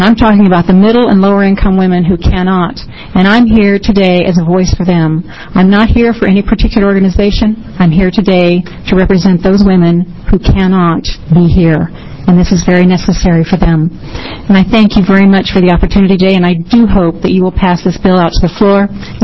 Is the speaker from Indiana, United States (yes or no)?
no; Grants Pass, Oregon, United States; I'm from Southern Oregon, Josephine County, Grants Pass specifically.